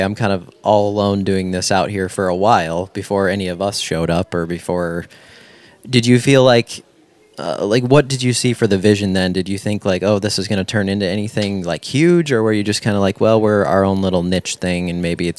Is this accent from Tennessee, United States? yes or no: no; Minnesota, United States; I was always growing up in Minnesota